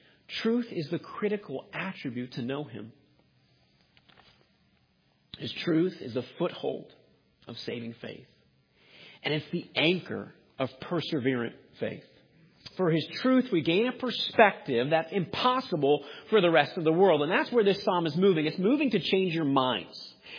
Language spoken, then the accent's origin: English; New York, United States; I know I'm from New York, but it's not the Mets.